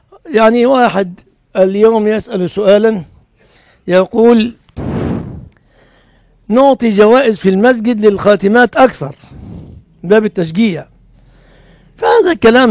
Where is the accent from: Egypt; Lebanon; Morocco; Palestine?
Egypt